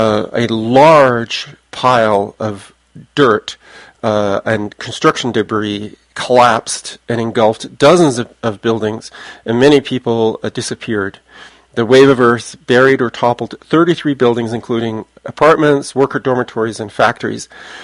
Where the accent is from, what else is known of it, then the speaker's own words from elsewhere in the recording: United Kingdom; born there; I was born near London. My parents lived in London in the 1950s